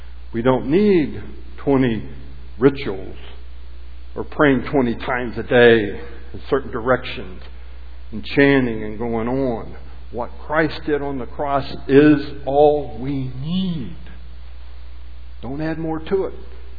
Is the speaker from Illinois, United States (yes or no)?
yes; Illinois, United States; For instance, I'm from Southern Illinois. They don't know what soccer is